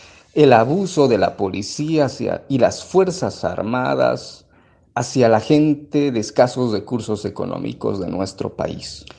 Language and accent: Spanish; Bolivia; Somos del país de Bolivia